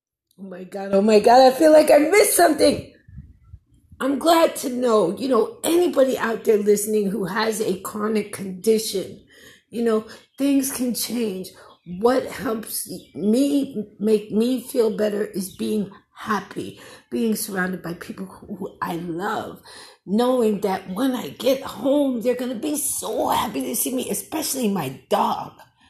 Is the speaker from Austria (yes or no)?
no; Jamaica; which is so messed up because I'm like Jamaican and I love my spicy curry.